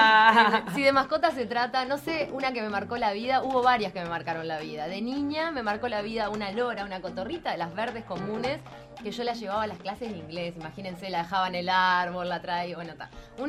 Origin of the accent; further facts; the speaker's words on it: Uruguay; Somos perreros los uruguayos